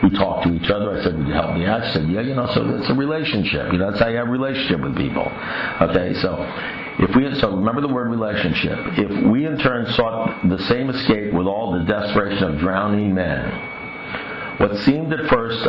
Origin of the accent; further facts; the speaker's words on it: New York, United States; you know, I'm originally from New York. In New York, when you're talking to an alkie or anybody from New York, they drive you crazy